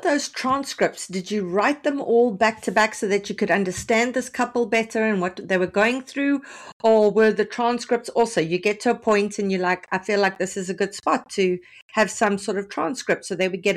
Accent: South Africa; as a South African, we have a friendly rivalry with Australia in the rugby.

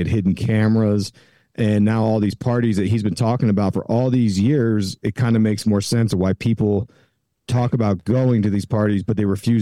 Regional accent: East Coast, United States; And I grew up on the East Coast. We were obsessed

